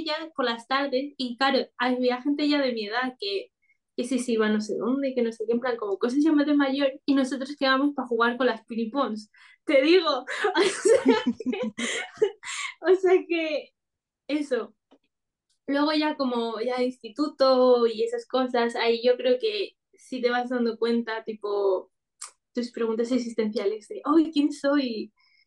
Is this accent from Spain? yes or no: yes; Spain; yo nací aquí en España, entonces me crié aquí en España.